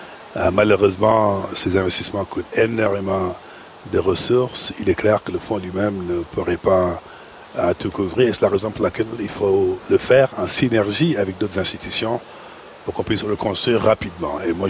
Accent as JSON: {"language": "French", "country": "Senegal", "said": "Mais d'abord, en tant que Sénégalais, j'ai une réaction purement émotionnelle"}